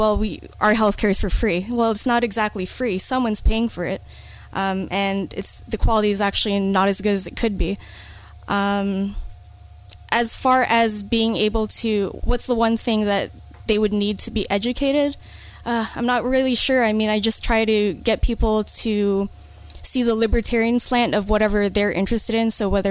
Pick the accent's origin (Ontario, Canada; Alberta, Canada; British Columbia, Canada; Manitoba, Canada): Ontario, Canada; Toronto; also born or lived in Kingston; I'm from Toronto, so that's the east coast of Canada. Depending on who you talk to, it's actually pretty central. And then when I was 17, I moved to Kingston, Ontario